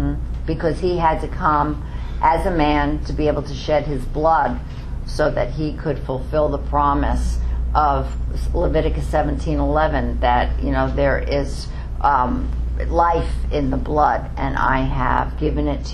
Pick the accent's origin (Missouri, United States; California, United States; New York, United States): New York, United States; Bronx; I'm from the Bronx. I never got into planting, etc., etc.